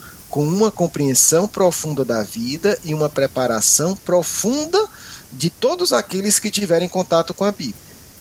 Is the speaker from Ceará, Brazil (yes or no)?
yes; Ceará, Brazil; Eu sou do Ceará, a gente gosta de carneiro